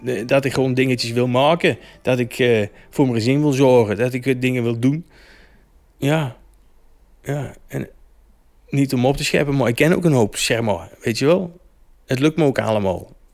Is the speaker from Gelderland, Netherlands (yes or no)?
no; Utrecht, Netherlands; Ik ben 53 jaar. Ik woon mijn hele leven in Utrecht. Ik ben vrachtwagenchauffeur.